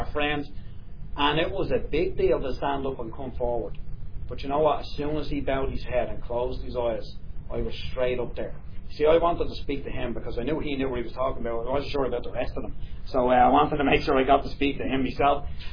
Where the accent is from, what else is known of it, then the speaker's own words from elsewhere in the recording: Tallaght, Leinster, Ireland; I was brought up in Talla in a place called Jobstown.